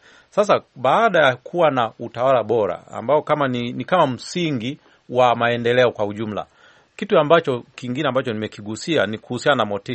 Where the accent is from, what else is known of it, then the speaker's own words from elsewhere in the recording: Mwanza, Tanzania; mimi nimekulia huko Mwanza kule